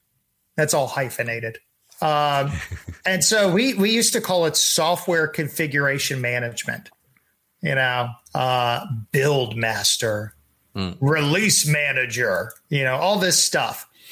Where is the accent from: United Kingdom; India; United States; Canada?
United States; Texas; Again, I'm from Texas, and I said, no, I'm going to make sure they're successful because I speak hillbilly.